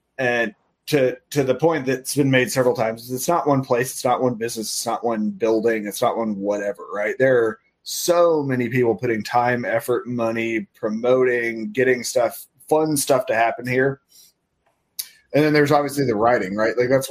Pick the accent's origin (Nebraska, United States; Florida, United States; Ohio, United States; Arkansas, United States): Arkansas, United States; I've lived here for over 30 years, I think, at this point. You know, I'm from South Arkansas.